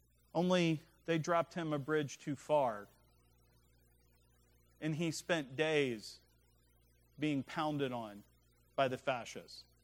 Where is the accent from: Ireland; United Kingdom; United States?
United States; West Virginia; And I'm from West Virginia, where the only opera had Grand Old in front of it.